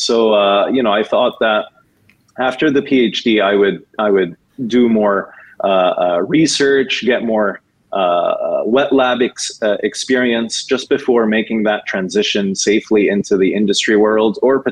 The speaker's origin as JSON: {"language": "English", "town": "Vancouver", "region": "British Columbia", "country": "Canada", "tie": "born or raised there", "said": "I was raised in Vancouver, Canada, where I received my education."}